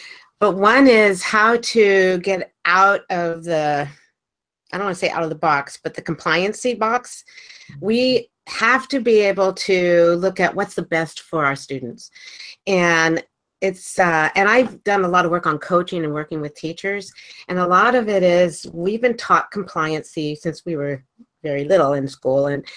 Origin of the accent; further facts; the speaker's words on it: Maryland, United States; I grew up in Maryland. I went to a wonderful school district, Montgomery County Schools.